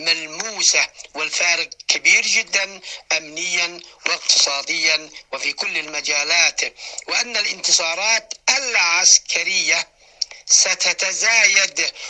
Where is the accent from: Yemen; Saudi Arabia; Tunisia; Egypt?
Yemen; سنواصل بروح ثورية وهوية إيمانية التصدي للعدوان على بلادنا اليمن